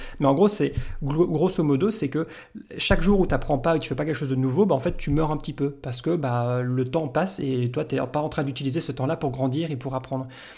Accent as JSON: {"language": "French", "town": "Liège", "region": "Wallonia", "country": "Belgium", "said": "En Belgique, on a la chance, je suis de Liège."}